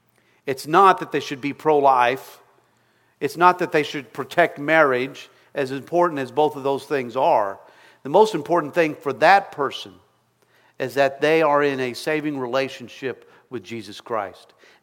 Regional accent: Missouri, United States; I serve in my home state of Missouri in Jefferson City.

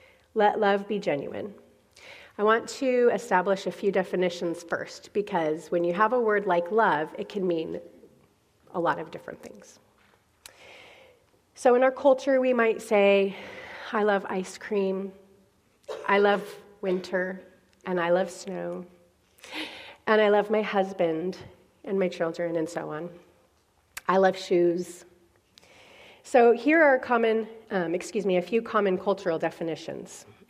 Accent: California, United States; now in Kansas, United States; And I'm from California. My grandfather, my dad's dad, moved to California when he was a young man from Kansas City.

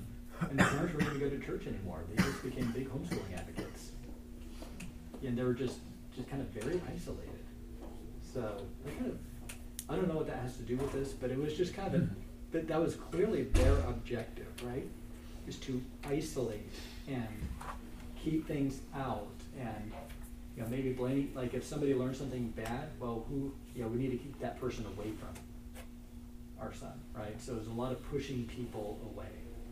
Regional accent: Idaho, United States; I remember I had a friend, Mark Tillman, when I grew up in Idaho

